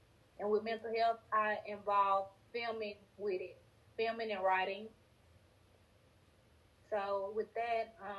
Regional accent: Tennessee, United States; I'm from Tennessee.

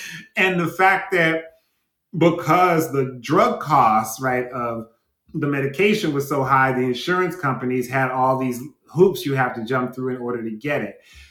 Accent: Cleveland, Ohio, United States; So I grew up here in Cleveland in a housing project until I was about 5 years old, until I was about 14.

